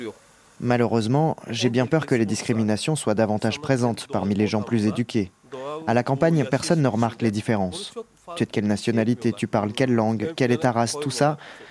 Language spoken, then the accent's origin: French; Turkey; je ne suis pas turc, c'est un fait. Je suis citoyen de la République de Turquie, certes. Mais dans ce pays, c'est un problème si je me revendique d'une autre ethnicité.